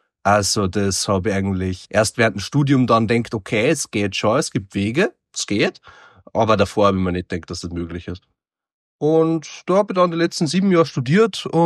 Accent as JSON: {"language": "German", "town": "Vöcklabruck", "region": "Upper Austria", "country": "Austria", "tie": "born or raised there", "lives_now": "Vienna, Austria", "said": "aufgewachsen in Oberösterreich, in Vöcklabruck."}